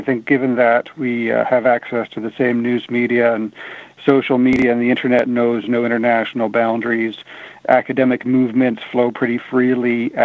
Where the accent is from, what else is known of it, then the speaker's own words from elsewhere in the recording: Ontario, Canada; also born or lived in Boston, United States; I grew up in Ontario, but I went to school at Harvard in Boston.